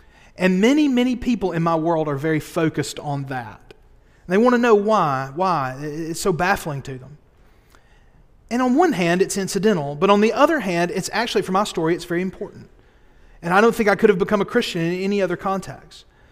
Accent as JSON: {"language": "English", "town": "Boaz", "region": "Alabama", "country": "United States", "tie": "born or raised there", "said": "I grew up in Boaz, Alabama, and want to believe in God"}